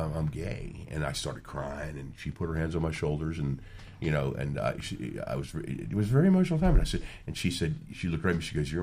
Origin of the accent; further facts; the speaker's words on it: Tennessee, United States; now in Florida, United States; But, you know, growing up in Tennessee, you know, and on the, you know, in the part of town that we're describing